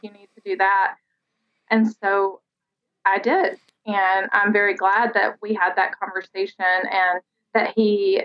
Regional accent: Alabama, United States; Short answer is that I grew up in Alabama and pageants were everywhere.

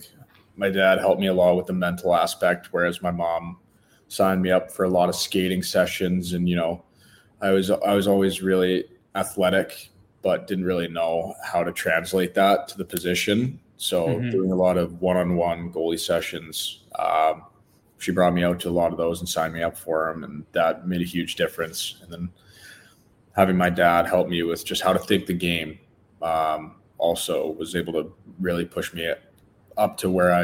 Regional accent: Calgary, Alberta, Canada; growing up in Calgary, you know, in Canada

